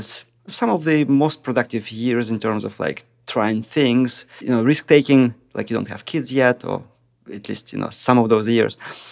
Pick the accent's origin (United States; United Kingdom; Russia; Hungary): Russia; Siberia; So I was born in Russia. Actually, my hometown is in Siberia.